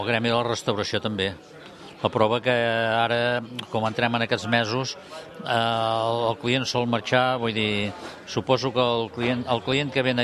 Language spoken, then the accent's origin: Catalan; Canet d'Adri, Catalonia, Spain; Des de petit, que aquí a Canet d'Adri, doncs els anàvem a buscar amb un llum de carburo per les hortes